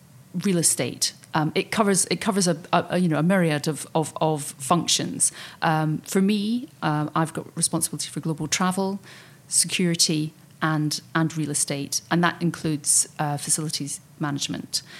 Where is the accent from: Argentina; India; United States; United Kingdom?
United Kingdom; Scotland; accent: Scottish; I mean, I've got to be very conscious of my accent. I mean, I've got a Scottish accent, and I know I need to, slow down sometimes